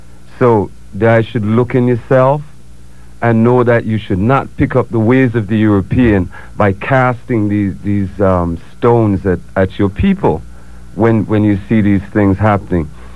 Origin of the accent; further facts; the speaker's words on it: England, United Kingdom; As I said, I grew up in England.